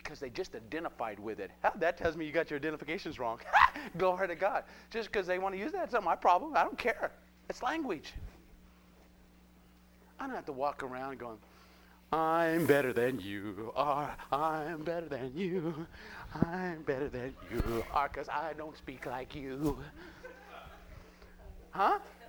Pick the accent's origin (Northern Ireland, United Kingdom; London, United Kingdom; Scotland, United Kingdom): Scotland, United Kingdom; I'm Scottish.